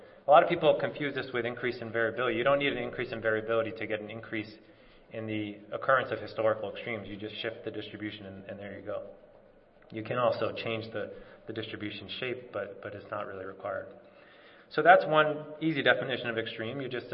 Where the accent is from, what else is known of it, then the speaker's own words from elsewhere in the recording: California, United States; I'm going to try to give you my perspective, not only as a Californian in that sort of hellscape that was described in terms of the drought